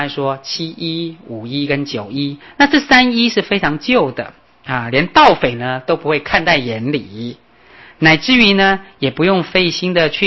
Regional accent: Taiwan; 我们中国人现在台湾的人民啊，应该呢更要懂得惜福、节俭

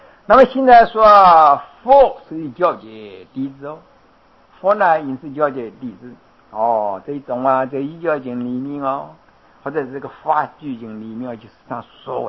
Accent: China; 就个比喻来说，我们中国人一句古语叫抵洋出犯，这是抵洋出犯。

